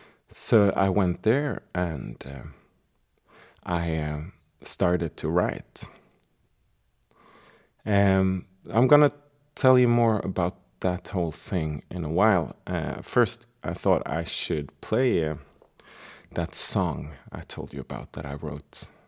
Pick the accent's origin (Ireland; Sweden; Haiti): Sweden; Malmö, Skåne; English is a second language; I'm a songwriter from Malmö in Sweden. And I'm here in Seattle